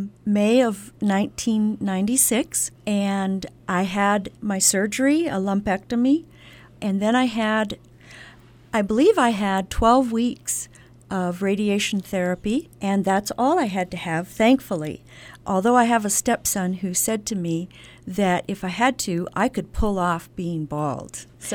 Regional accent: Arizona, United States; also born or lived in Silver City, New Mexico; Well, I was born in Silver City, and when I was about 6 years old, I moved to Arizona with my family.

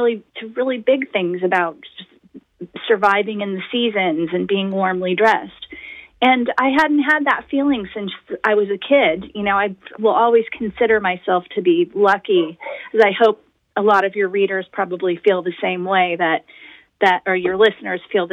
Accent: Midwest, United States; I'm a Midwesterner. We hug you when you leave. We do big goodbyes.

